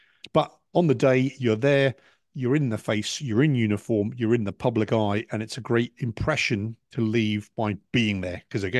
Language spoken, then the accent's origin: English; United Kingdom; now in United States; First of all, I'm the Brit in America, right?